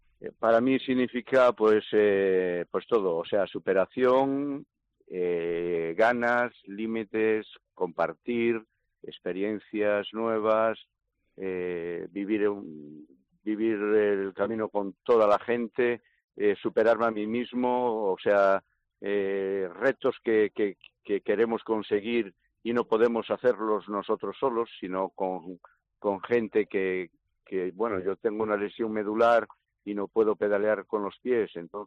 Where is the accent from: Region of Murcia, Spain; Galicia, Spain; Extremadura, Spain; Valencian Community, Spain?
Galicia, Spain; la catedral yo como gallego ya la conocía antes de tener el accidente